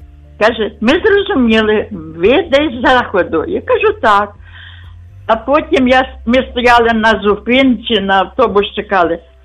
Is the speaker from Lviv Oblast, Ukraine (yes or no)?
yes; Lviv Oblast, Ukraine; first language uk; я виросла на Львівщині з маленьку, вчила теж російську мову, бо в школі заставляли, але моя рідна мова, мелодійна мова, українська.